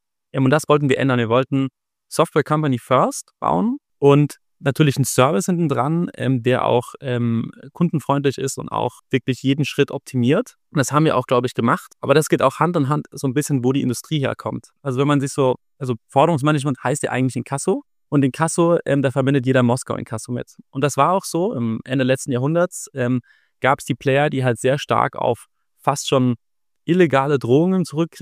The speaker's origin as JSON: {"language": "German", "town": "Mannheim", "region": "Baden-Württemberg", "country": "Germany", "tie": "born or raised there", "said": "ich bin ursprünglich aus Italien, aber fernab von Namen eigentlich durch und durch Kartoffel. Bin in Mannheim aufgewachsen, habe eigentlich nahezu mein ganzes Leben lang in Deutschland verbracht."}